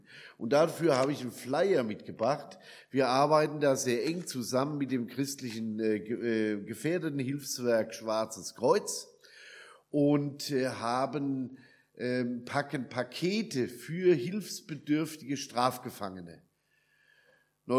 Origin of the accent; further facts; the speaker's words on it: Niedermittlau, Hesse, Germany; Und ich stamme aus Niedermittlau, das ist da bei Gelnhausen.